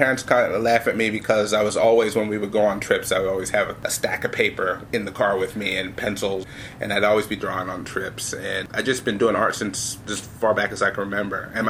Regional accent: Trenton, New Jersey, United States; Yeah. I live a couple blocks away.

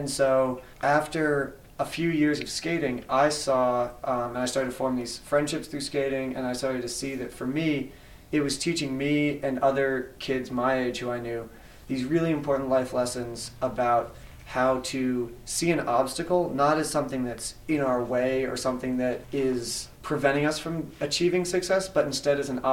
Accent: Ewing, New Jersey, United States; So I grew up in Ewing

